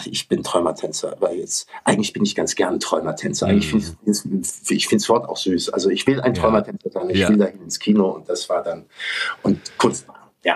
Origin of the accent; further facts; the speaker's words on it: Hamburg, Germany; moved away; ich habe mal ein Jahr in Hamburg gewohnt und bevor ich weg bin, ich bin aus Hamburg, dann bin ich aus Deutschland weg.